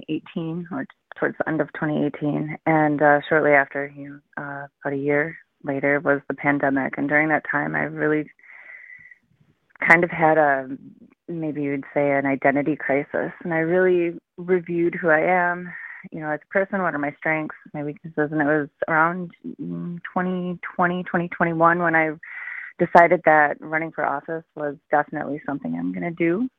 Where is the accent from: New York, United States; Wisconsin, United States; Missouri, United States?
Wisconsin, United States; Merrill; also born or lived in Wausau, United States; I was born and raised in Merrill, Wisconsin. I lived a lot of my life in Wausau.